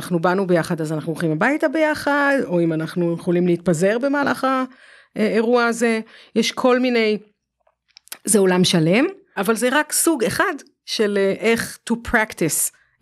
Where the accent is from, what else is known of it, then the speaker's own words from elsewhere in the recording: Afikim, Northern District, Israel; בגלל שאני גדלתי בקיבוץ. כן. לא בקיבוץ בניו ג'רזי. כן. בקיבוץ אמיתי, בקיבוץ אפיקים.